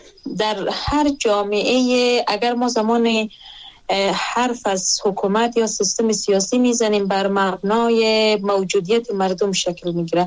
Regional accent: Afghanistan; born or raised there

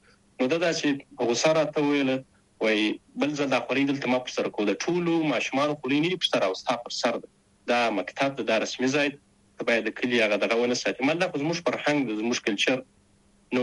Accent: Shajoy, Zabul, Afghanistan; born or raised there

